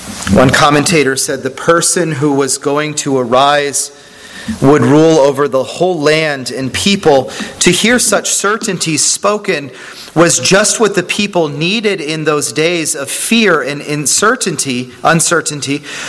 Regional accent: Pennsylvania, United States; when he found out I was from Pennsylvania, he said, Pennsyltucky

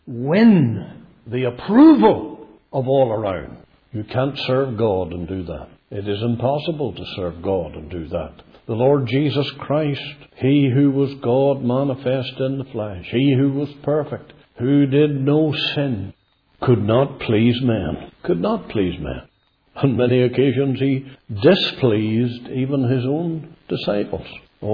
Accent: Ireland; I'm sure there's particular lessons here for me as an Irishman.

